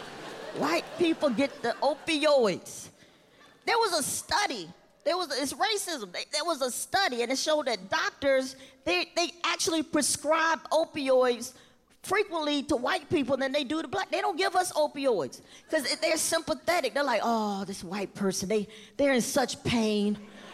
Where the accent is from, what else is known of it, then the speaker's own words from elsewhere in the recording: Virginia, United States; Look, I'm from Virginia, right? And whenever I go home, wait a minute.